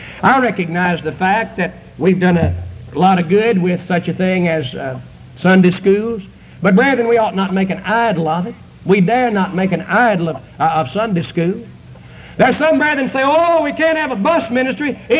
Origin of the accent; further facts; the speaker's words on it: Arkansas, United States; I grew up over in North Arkansas.